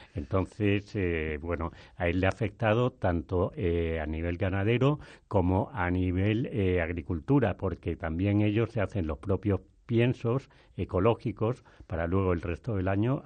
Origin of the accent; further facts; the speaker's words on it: Extremadura, Spain; Pues sí, mira, yo que, bueno, soy extremeño, conozco bien el norte de la provincia de Cáceres